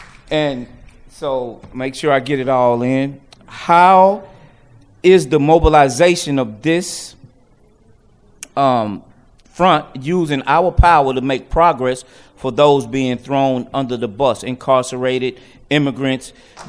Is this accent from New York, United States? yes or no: no; Tennessee, United States; from Tennessee.